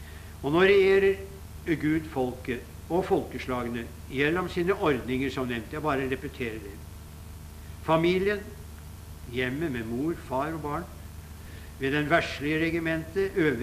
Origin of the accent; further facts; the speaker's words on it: Oslo, Norway; Vi til å begynne med vokste jeg opp på Abelse, som den gang var en veldig forlatt bydel i Oslo. Og omtrent alle husene var hytter som sto på perler, og det var en fattigdom og tilsvarende liv uten like.